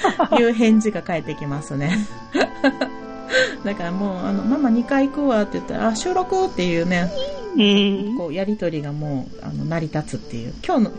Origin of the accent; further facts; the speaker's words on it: Kansai, Japan; accent: Kansai; うちら、関西弁喋ってんな。